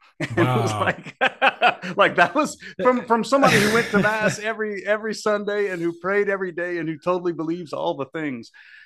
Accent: Louisiana, United States; As it turns out, I'm from South Louisiana. I live and work here now. Most Jesuits live and work in places other than where they grew up. But I grew up about 2.5 hours away from where I live now.

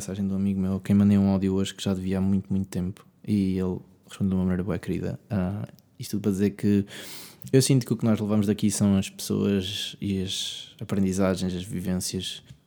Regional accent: Coimbra, Centre, Portugal; eu não sou de Coimbra. Quer dizer, mais ou menos. Eu nasci em Coimbra, sou da minha idade. Vivo em Coimbra. Se calhar sou de Coimbra, não é?

